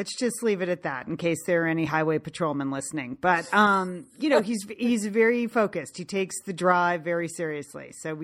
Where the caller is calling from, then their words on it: Bend, Oregon, United States; today I am ringing in from Bend, Oregon